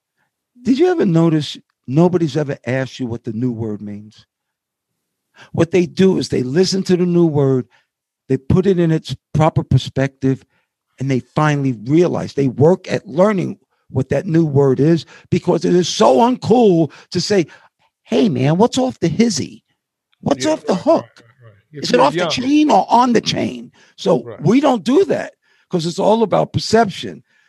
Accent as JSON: {"language": "English", "town": "Harlem", "region": "New York", "country": "United States", "tie": "born or raised there", "said": "growing up in Harlem, being black, we have 2 different languages. We got street talk and we have regular English."}